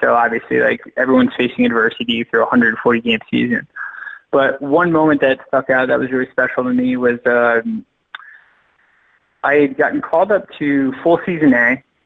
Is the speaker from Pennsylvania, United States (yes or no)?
no; Wall, New Jersey, United States; And I'm from Wall, New Jersey.